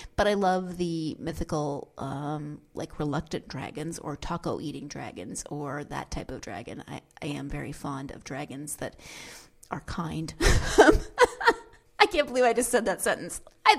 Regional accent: Montana, United States; he's from my home state, so shout out to Montana.

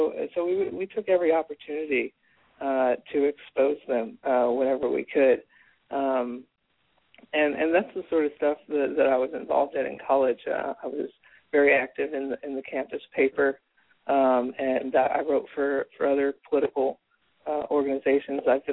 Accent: Springfield, Illinois, United States; born there; Well, I was born in Springfield, Illinois. I went to a Catholic high school, and I didn't play any sports because I was too busy doing political campaigns

